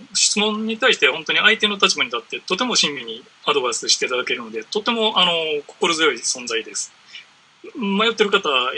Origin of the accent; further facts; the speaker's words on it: Osaka, Japan; でたまたまその地元の大阪で